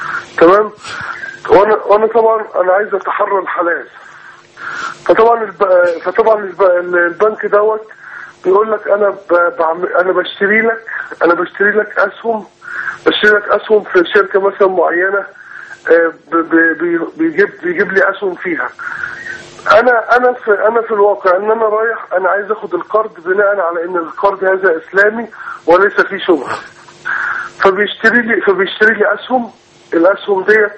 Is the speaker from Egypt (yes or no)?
yes; Egypt; now in Saudi Arabia; انا مواطن مصري مقيم في السعوديه ومعايا اسرتي ومعايا ولادي،